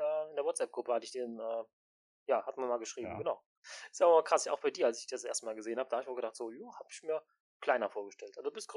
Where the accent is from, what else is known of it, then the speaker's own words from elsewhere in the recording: Cologne, North Rhine-Westphalia, Germany; Direkt vor der Haustür, hier, ich komme ja aus Köln.